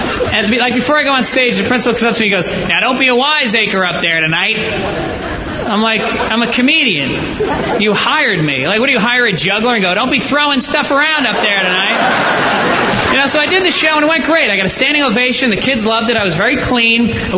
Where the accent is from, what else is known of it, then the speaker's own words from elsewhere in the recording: New York, United States; I go, "Sure, I'm from New York. Never seen a cow."